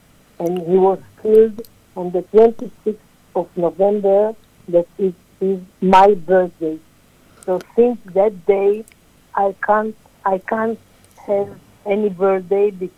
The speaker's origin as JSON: {"language": "English", "country": "Israel", "tie": "born or raised there", "also_born_or_lived": "Egypt", "second_language": "English", "moved": "as an adult", "lives_now": "Australia", "said": "I was born in Egypt in 1947. After the Sinai War, I moved to Israel with my family. And all my life I lived there until 10 years ago that I came here to Australia."}